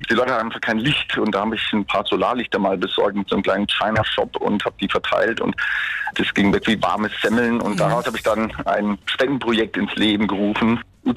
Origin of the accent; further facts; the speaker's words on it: Freiburg, Baden-Württemberg, Germany; die kleine Cappuccino-Blase hier in Freiburg, wo ich herkomme.